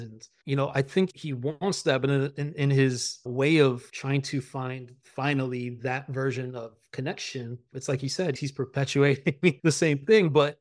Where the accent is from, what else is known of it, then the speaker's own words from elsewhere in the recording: Florida, United States; I grew up in Florida.